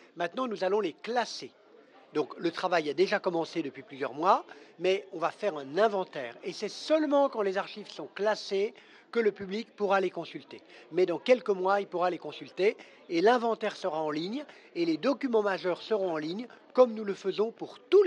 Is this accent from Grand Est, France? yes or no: no; Lyon, Auvergne-Rhône-Alpes, France; Et il se trouve que moi, je suis lyonnais. Et quand vous êtes lyonnais